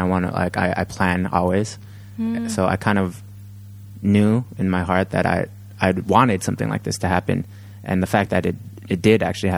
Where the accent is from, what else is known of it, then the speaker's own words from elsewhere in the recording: San Francisco, California, United States; and just kind of start out fresh because I was born and raised in San Francisco.